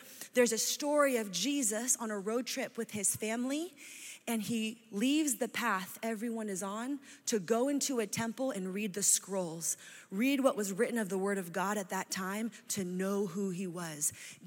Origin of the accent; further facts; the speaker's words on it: San Francisco, California, United States; It's like if you came to my hometown and you were like … have you heard of the Golden Gate Bridge?